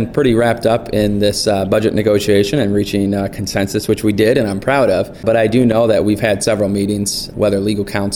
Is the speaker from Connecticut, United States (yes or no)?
no; Michigan, United States; speaking from someone born and raised in Northern Michigan